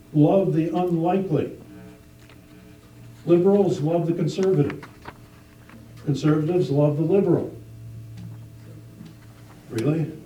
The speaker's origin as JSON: {"language": "English", "town": "Chicago", "region": "Illinois", "country": "United States", "tie": "born or raised there", "said": "Hey, we grew up in Chicago. We've seen this kind of stuff all the time."}